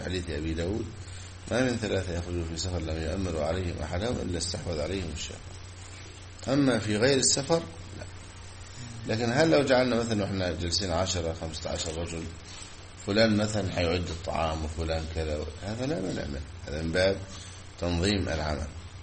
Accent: Egypt; سبحان الله، انتشر في بلادنا مصر

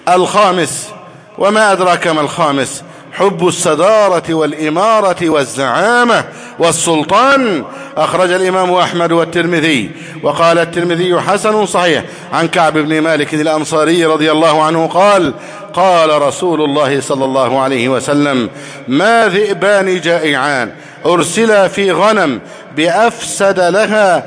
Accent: Egypt; اللهم احفظ بلدنا مصر أمنا أمانا

